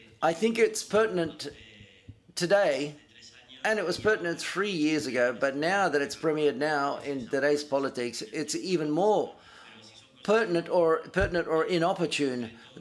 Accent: Salamanca, Castile and León, Spain; English is a second language; Hi, I'm from Salamanca, so there for a while I was watching the film, I saw the streets

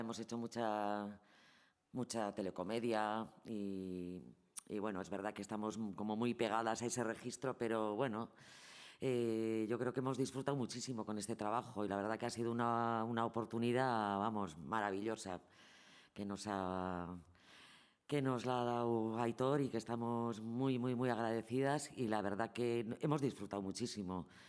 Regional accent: Basque Country, Spain; pues somos vascas, tenemos una edad, hemos vivido mucho

